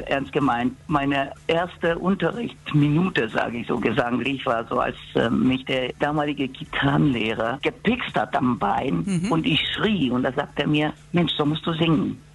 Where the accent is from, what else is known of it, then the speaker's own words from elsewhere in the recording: Romania; Ja, ich habe mit 13 angefangen. Allerdings, ich komme aus Rumänien. Das war ein bisschen schwierig, da Rockmusik zu praktizieren.